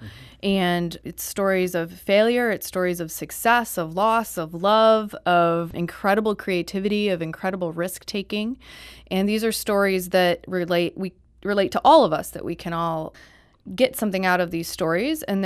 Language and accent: English; St. Louis, Missouri, United States; Well, I'm from St. Louis